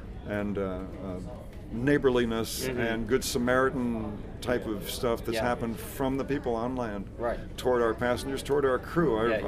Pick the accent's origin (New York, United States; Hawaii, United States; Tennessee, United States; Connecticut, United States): New York, United States; I grew up in New York, upstate New York.